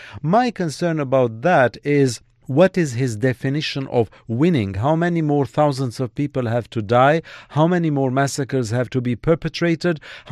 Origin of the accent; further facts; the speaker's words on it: France; English is a second language; I know France. I love France. I grew up in France.